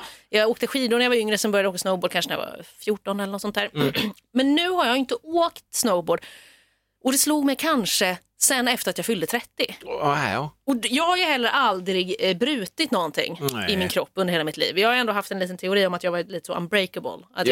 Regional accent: Stockholm, Stockholm County, Sweden; Då är det sportlov i Stockholm, där jag kommer ifrån.

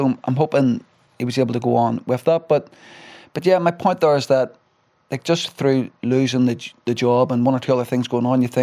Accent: Belfast, Northern Ireland, United Kingdom; So, I grew up in the New Lodge, part of North Belfast, very close to Tigers Bay, very close to Crumlin Road, Shankill Road.

